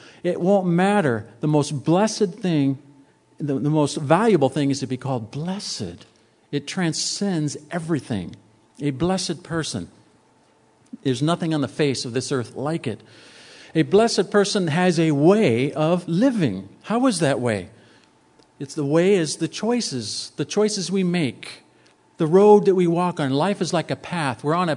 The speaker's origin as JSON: {"language": "English", "town": "San Diego", "region": "California", "country": "United States", "tie": "born or raised there", "said": "Now, I grew up in San Diego."}